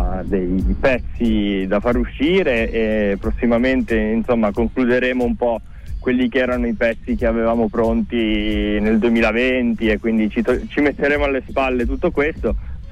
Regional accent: Torre dei Nolfi, Abruzzo, Italy; non ho un accento così pronunciato, quindi purtroppo non riesco a tradire le mie origini bene, ma sono abruzzese.

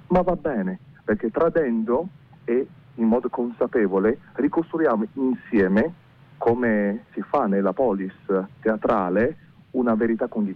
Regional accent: Milan, Lombardy, Italy; io sono un cinese milanese, oppure come dice il professor Daniele Brigado Cologna, sono come tanti sino italiano, quindi sino discendente, vuol dire prima cinese, ma però poi cresciuto in Italia e quindi sono diventato italiano.

